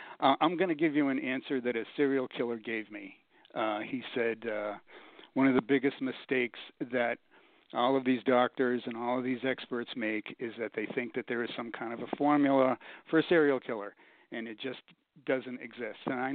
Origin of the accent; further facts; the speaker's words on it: Boston, Massachusetts, United States; Well, I grew up in Boston, which is a big hockey town. And I had a pond across the street